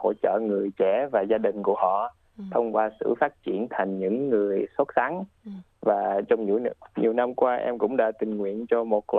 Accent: Melbourne, Victoria, Australia; Em cũng là sinh ra và lớn lên tại Melbourne. Em học thì em tốt nghiệp từ cử nhân thương mại của Đại học Melbourne

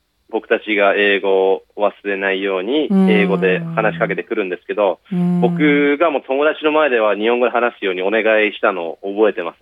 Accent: Australia; で本当に生まれ育ったオーストラリアが、まあ、一番そこに当てはまった感じですかね。

